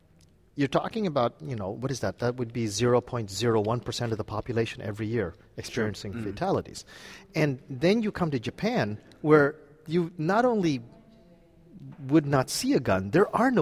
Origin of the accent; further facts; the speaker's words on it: Canada; speaking as someone who actually, I grew up in Canada